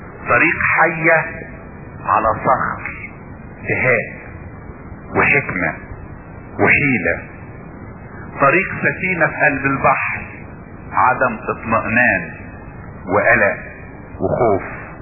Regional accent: Egypt; وعندنا في مصر

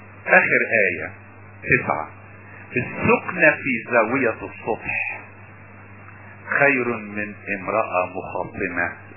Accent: Upper Egypt, Egypt; في مثل عندنا في الصعيد يقول لك معزاية خلص ولا جمل شرك

